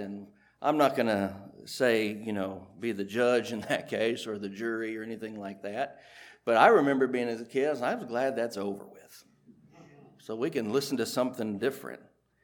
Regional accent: Evansville, Indiana, United States; I grew up in Evansville, so don't hold that against me too much

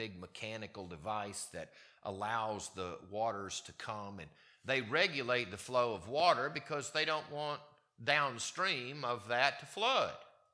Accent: Mississippi, United States; I grew up in Mississippi, and you guys don't have them here the same way we have them at home

